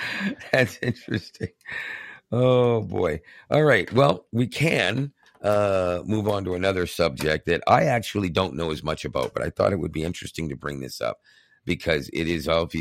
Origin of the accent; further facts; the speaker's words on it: Canada; as a Canadian